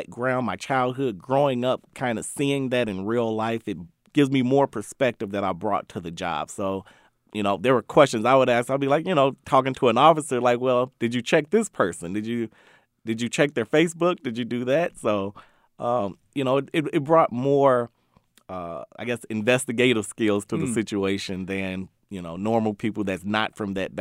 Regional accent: Chicago, Illinois, United States; Yeah, so I grew up in the Auburn Auburn-Gresham area. In Chicago, and it was, you know, I had a, it was a rough area.

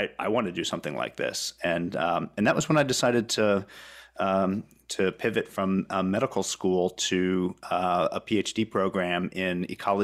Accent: Champaign, Illinois, United States; So my family moved to Champaign when I was, I guess, about 4 years old. And so I grew up there and then went to high school at Uni High in Urbana.

